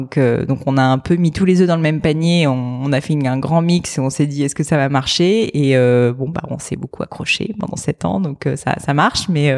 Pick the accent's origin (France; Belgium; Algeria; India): France; Paris, Île-de-France; born there; Alors, je suis née à Paris.